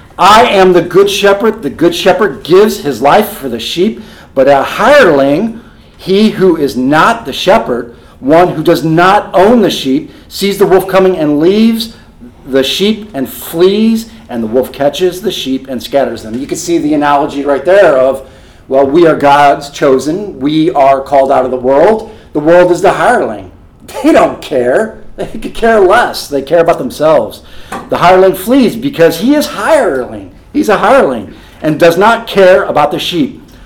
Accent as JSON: {"language": "English", "town": "Belleville", "region": "Illinois", "country": "United States", "tie": "born or raised there", "said": "I grew up in Belleville, Illinois, and that's the church area that I'm from. I was born there in the church"}